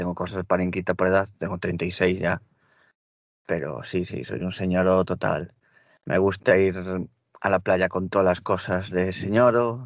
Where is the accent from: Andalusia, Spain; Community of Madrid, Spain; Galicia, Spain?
Galicia, Spain; A Coruña; now in Vigo, Spain; ahora mismo estoy en mi coche esperando a mi madre porque yo soy coruñés, pero vivo a las afueras de Vigo.